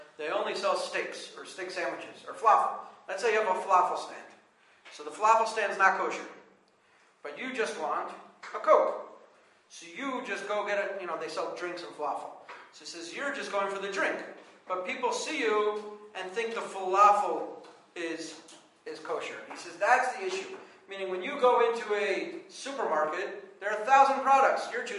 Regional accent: United States; Yeah, so where I grew up in America, the Kashrus organization said you could go into Starbucks and get a plain coffee.

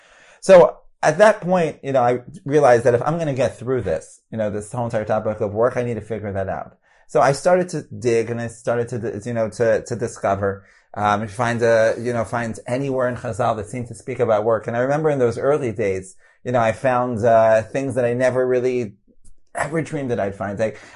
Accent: New York, United States; I'm from New York, and about 11 years ago, I had left full-time learning.

